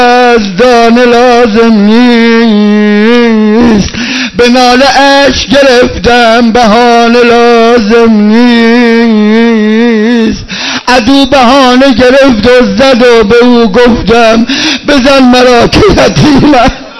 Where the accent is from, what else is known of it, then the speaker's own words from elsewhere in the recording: Isfahan, Iran; now in Qom, Iran; خدایا من بچه اصفهانم بابا